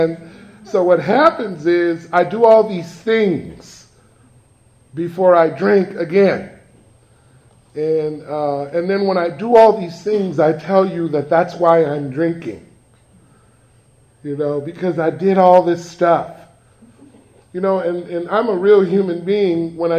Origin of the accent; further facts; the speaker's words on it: Los Angeles, California, United States; And I lived there for 14 and a half years. I come from the Jordan Downs Housing Projects in Watts.